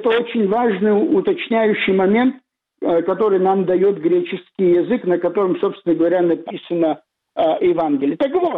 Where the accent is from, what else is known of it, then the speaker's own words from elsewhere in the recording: Abkhazia, Georgia; я православный священник, я сказал, что да, объяснил ему, что я из Абхазии